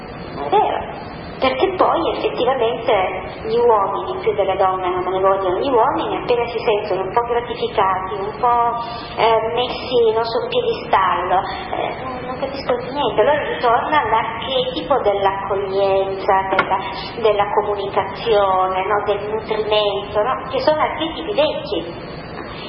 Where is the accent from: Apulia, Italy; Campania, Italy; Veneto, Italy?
Apulia, Italy; Taranto; sono pugliese, di Taranto, sono stata a casa pochi giorni fa